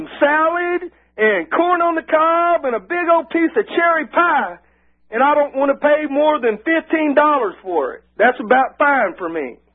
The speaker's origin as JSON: {"language": "English", "region": "Texas", "country": "United States", "said": "I have nothing against beef, because I come from Texas and I eat beef, man."}